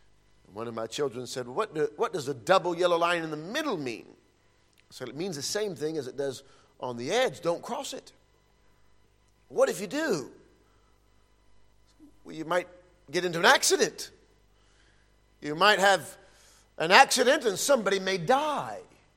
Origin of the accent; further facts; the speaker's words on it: Ohio, United States; I grew up in Ohio, in the United States of America. My grandparents owned 170 acres of land, and it was amazing to go there and play as a child.